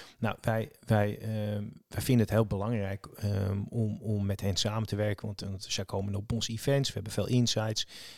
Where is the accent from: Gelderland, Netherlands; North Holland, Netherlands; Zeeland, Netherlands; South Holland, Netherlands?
North Holland, Netherlands; Amsterdam; ik ben geboren in Lansmeer en ik ben een beetje opgegroeid in Amsterdam.